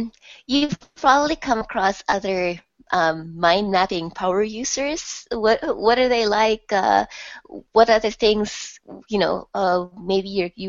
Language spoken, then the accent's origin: English; Philippines; I'm Filipino.